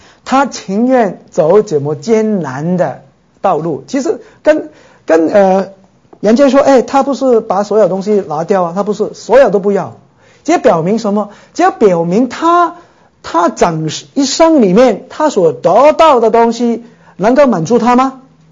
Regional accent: China; 我认为六四事件以后了，就是我们中国人慢慢感觉都不知道怎么走啊

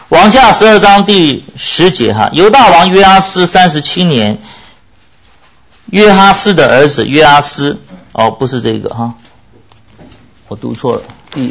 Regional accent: northern China, China; now in United States; 就像我们中国人北方人吃馒头的那个面粉一样

